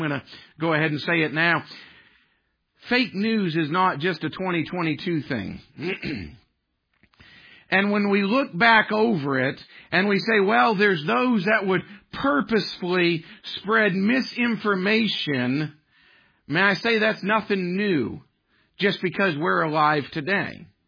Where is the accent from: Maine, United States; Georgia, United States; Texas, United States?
Maine, United States; I can't say I ever did this growing up in Maine, just be honest with you